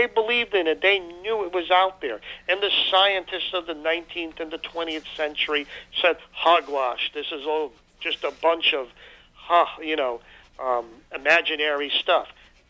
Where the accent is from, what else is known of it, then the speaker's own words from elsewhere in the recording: New York, United States; accent: New York; And, I was from New York at the time, you know, and I still had the New York accent.